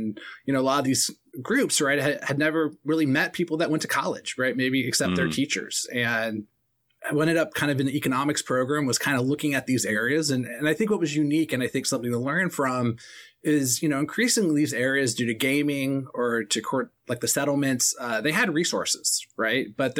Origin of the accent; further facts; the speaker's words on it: Redmond, Washington, United States; So I'm originally from Redmond, Washington, which would have been a natural choice. That's home of Microsoft.